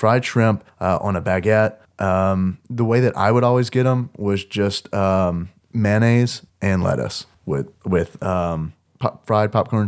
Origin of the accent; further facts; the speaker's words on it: Louisiana, United States; born there; I've never had a shrimp salad po' boy, but I was born in Louisiana, and I have very fond memories of going to the gas station.